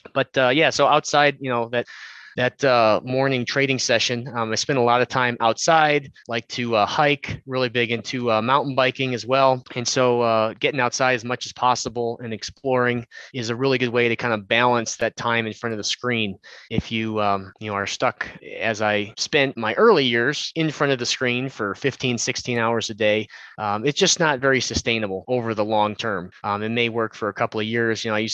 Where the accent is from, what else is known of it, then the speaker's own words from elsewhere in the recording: Chicago, Illinois, United States; now in Scottsdale, United States; And so, growing up in the Chicagoland area, I had a lot of access to the Chicago Board of Trade.